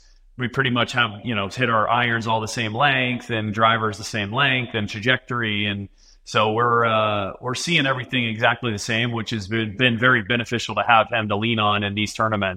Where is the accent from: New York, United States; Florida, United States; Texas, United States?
Florida, United States; Tampa; I'm from Tampa, Florida, and came up through the ranks with them.